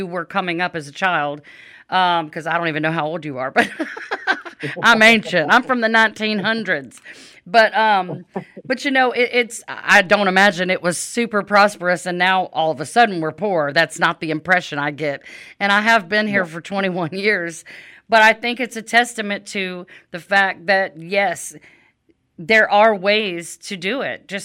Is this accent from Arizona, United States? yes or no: no; Louisiana, United States; wasn't raised in Alabama, so I can't claim this. I mean, Louisiana's not any better